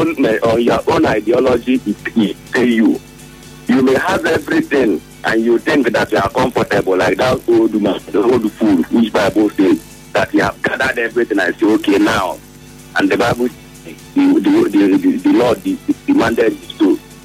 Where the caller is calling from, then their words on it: Bayelsa, Nigeria; Ibogene, Bayelsa State.